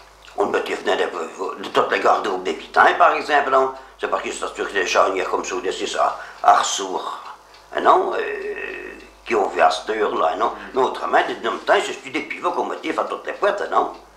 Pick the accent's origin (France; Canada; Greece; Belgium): Canada; Quebec; Mais non, moi je suis du Québec, oui, bien non.